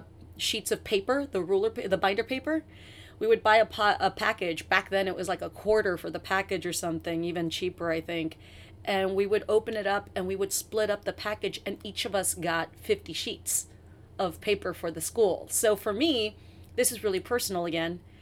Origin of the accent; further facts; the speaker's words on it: San Juan, Texas, United States; I was born in San Juan, Texas, which is a little tiny town outside of McAllen, Texas, which is the big city for me growing up.